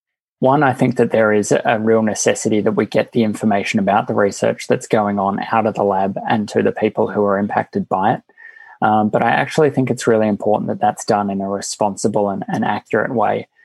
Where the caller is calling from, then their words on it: Australia; say that I was calling in from Australia, but I think the accent does give that away slightly.